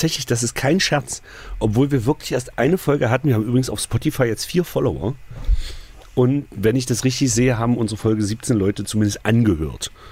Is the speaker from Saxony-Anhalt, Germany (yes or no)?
yes; Magdeburg, Saxony-Anhalt, Germany; Ich komme aus Magdeburg.